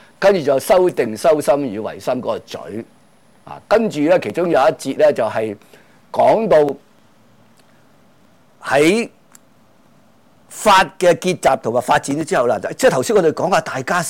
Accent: China; 咁我哋中國人咧就最中意講圓融思想嘅

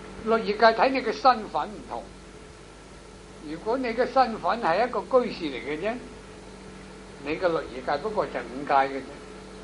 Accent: China; 我哋中国人就四掌嘅

